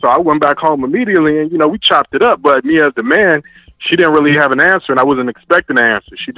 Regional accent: Chicago, Illinois, United States; But that shit kind of fucked with me because I'm from Chicago. And I moved out here thinking it was going to be bad about the whole family out here.

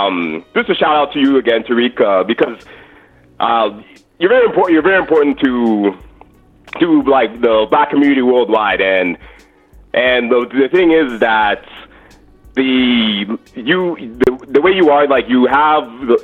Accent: Canada; from Canada.

